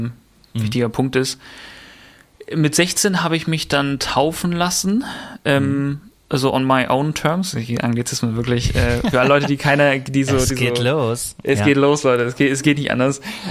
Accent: Hamburg, Germany; born there; also born or lived in Bavaria; weil ich bin jetzt wieder gemeldet in Hamburg, bin geboren in Hamburg, aber das ist da so drüber geklebt, weil da noch meine bayerische Adresse auch noch drauf ist.

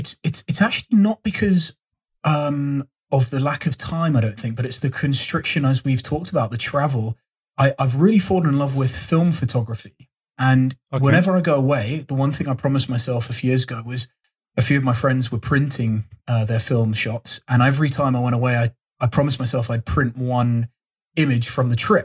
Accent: Durban, KwaZulu-Natal, South Africa; born there; I was born in Durban. Durban. Yeah.

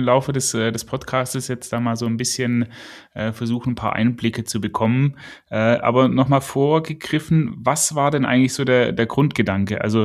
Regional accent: Baden-Württemberg, Germany; also für mich als Schwabe natürlich ganz ungewohnt.

